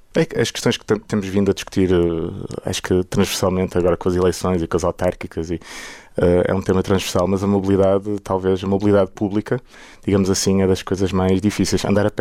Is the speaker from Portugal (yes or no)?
yes; Braga, Norte, Portugal; eu cresci aqui em Braga